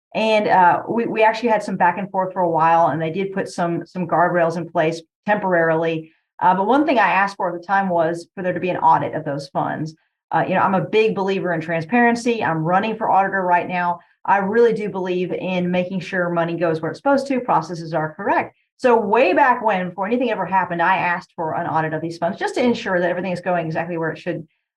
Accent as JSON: {"language": "English", "region": "Kentucky", "country": "United States", "said": "because I'm from Eastern Kentucky. I saw what the floods did in my region."}